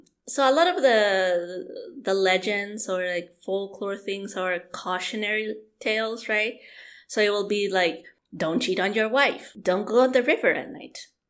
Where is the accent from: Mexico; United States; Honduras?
Honduras; Because there's a lot of rivers in Honduras, especially my hometown.